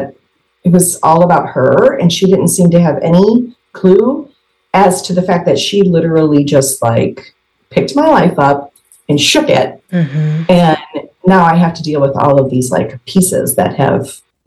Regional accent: Illinois, United States; So I grew up in Illinois. My mother is in the Chicagoland area.

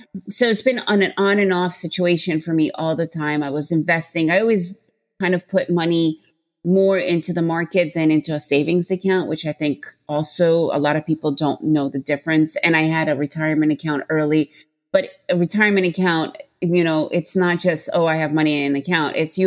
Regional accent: New York City, New York, United States; So, I grew up in New York City, so I was always around Wall Street.

